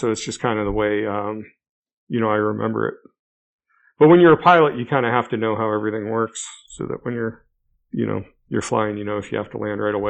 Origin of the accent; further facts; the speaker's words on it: California, United States; I grew up in California, so you'd not have much experience working with a union at all.